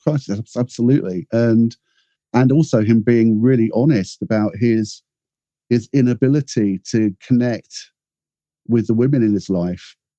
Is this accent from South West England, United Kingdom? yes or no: yes; South West England, United Kingdom; growing up in Cornwall, I had a fairly, not, I wouldn't say it was particularly sheltered upbringing, but, you know, it was like Cornwall in the 60s, early 70s, you know.